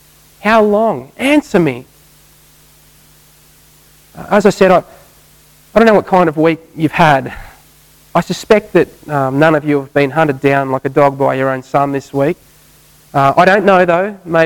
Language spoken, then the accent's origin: English; Australia; Chesed, we'll just call it chesed because we're Australian.